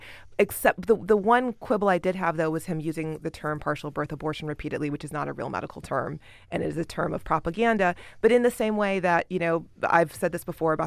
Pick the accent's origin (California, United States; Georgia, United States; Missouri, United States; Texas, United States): Texas, United States; I grew up in Tom DeLay's district in Texas